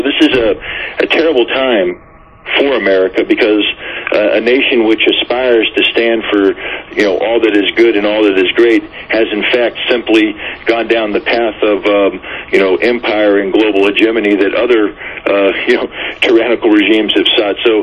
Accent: United States; First of all, is the implication for me as an American. I'm a citizen of a nation that claims to believe in the rule of law

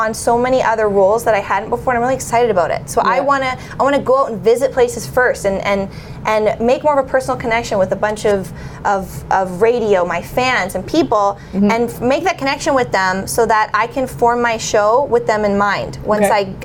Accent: Vancouver, British Columbia, Canada; so her first show off that tour was in Vancouver. I'm from Vancouver.

